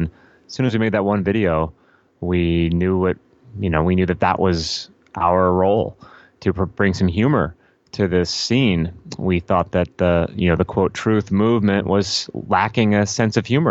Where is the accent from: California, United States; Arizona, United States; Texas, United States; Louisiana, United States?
California, United States; Los Angeles; born there; I was born in Los Angeles and I grew up with actor parents